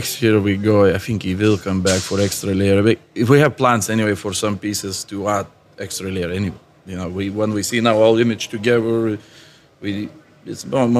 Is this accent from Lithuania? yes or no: yes; Lithuania; English is a second language; also born or lived in Ireland; I'm artist from Lithuania, worked in Ireland for the last 15 years, back to Lithuania now for the last 3 years